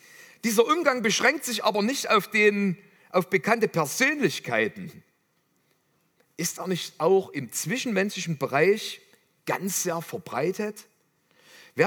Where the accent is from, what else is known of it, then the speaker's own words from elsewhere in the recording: Limbach-Oberfrohna, Saxony, Germany; In meiner Heimatstadt Limbach-Oberfrohna gibt es ein ungewöhnliches Restaurant.